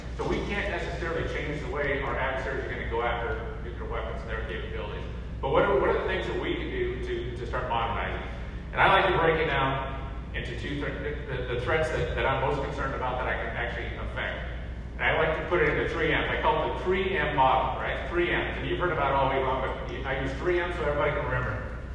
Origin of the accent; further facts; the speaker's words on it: Montana, United States; These places are scattered hundreds and hundreds of miles around my home state of Montana, Wyoming, Colorado, and North Dakota.